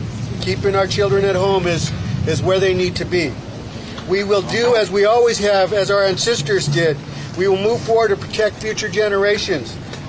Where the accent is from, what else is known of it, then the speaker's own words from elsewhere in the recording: Cabazon, California, United States; I'm from the Morongo Band of Mission Indians near Cabazon, California.